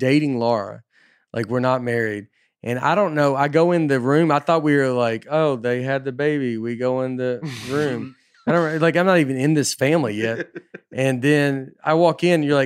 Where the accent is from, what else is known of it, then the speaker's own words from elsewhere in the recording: Tennessee, United States; I'm just from Tennessee.